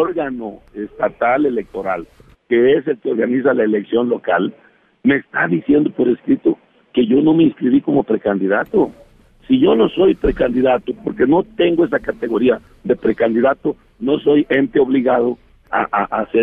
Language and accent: Spanish; Guerrero, Mexico; Nosotros somos de Guerrero.